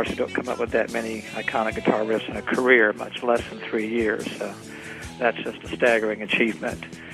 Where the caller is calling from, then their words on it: Mooresville, North Carolina, United States; I'm calling from Mooresville, North Carolina.